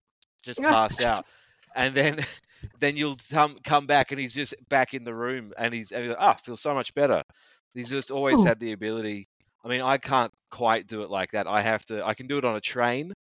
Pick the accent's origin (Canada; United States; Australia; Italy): Australia; I'm Australian and biased